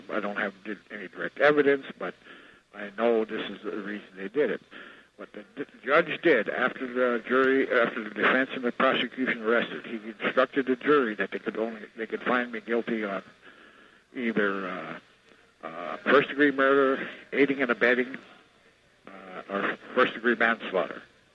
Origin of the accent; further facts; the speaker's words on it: North Dakota, United States; I was raised on the Turtle Mountain Chippewa Reservation, and also the Fort Totten Dakota Reservation. A lot of people know it as Sioux, but that's not really our real name. That's not the name of our tribe. I was raised there by my grandparents till I was 9 years old.